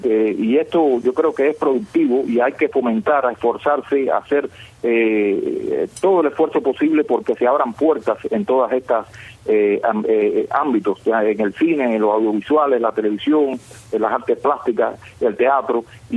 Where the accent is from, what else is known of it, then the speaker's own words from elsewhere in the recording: Cuba; Somos cubanos primero que todo